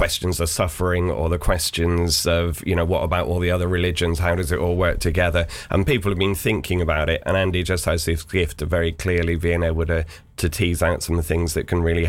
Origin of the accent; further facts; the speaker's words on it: England, United Kingdom; we talk about the weather, don't we, because we're English.